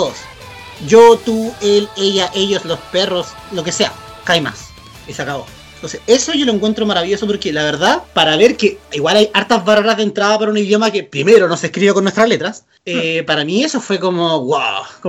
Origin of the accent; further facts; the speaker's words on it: Concepción, Biobío, Chile; por lo menos acá en Concepción, hola, somos de Concepción, estamos nosotros